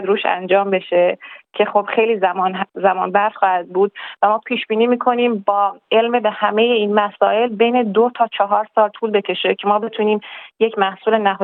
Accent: Iran; moved away as an adult; now in Australia; من 7 سال پیش از ایران به استرالیا مهاجرت کردم که دکترا بگیرم. من در ایران در رشته مواد تحصیل کرده بودم در دانشگاه شیراز و تهران

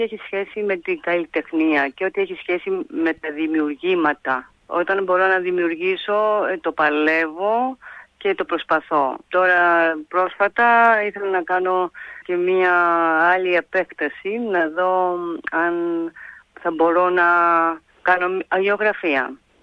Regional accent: Greece; also born or lived in Melbourne, Australia; γεννήθηκα στη Μελβούρνη και φύγα μικρή, πολύ μικρή, 5 χρονών, 5,5, και πήγαμε Ελλάδα, μεγάλωσα εκεί. Στο διάστημα αυτό είχαμε ξαναέρθει το 1986 για άλλα 3 χρόνια.

